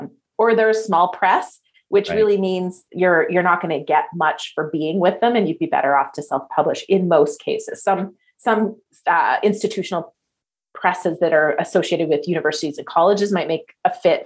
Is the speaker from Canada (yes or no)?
yes; Canada; My background, I'm Canadian and I started real estate investing in Canada in 2001.